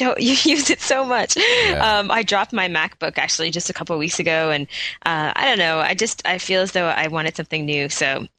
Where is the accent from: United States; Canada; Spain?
Canada; Toronto, Ontario; from Toronto, Canada.